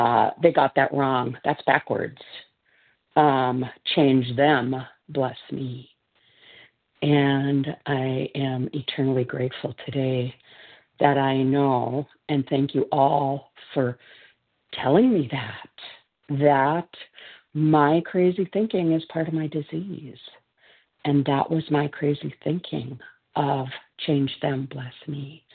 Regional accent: Minnesota, United States; I'm from Minnesota, currently wintering in Southern Texas.

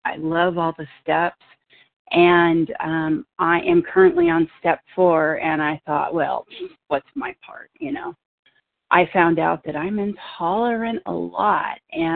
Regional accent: California, United States; Right now, I'm from California, but right now I'm in Las Vegas

